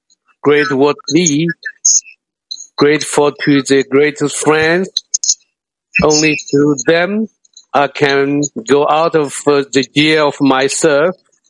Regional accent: China; English is a second language; from China.

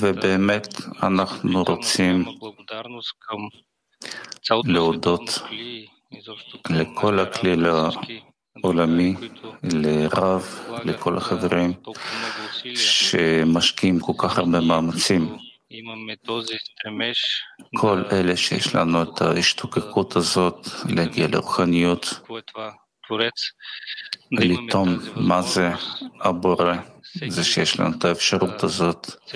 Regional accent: Bulgaria; הכנו יחד עם חברים מרומניה, אנחנו מבולגריה

